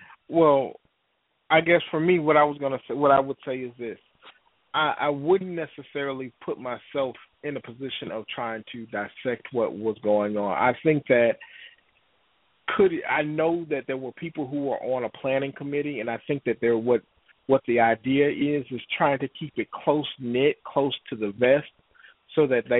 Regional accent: Miami, Florida, United States; I lived in growing up in Miami, and I was saying, looking at some of the things that was happening, and I said to, remember saying to my grandma, you know, I want to move to the north where everything is good.

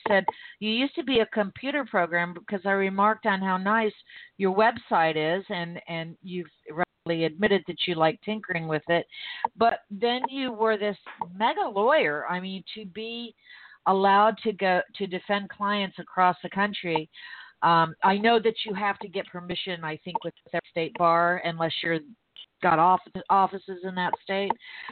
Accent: Florida, United States; I'm born and raised in Florida, and you know, no shortage of strange criminal cases here

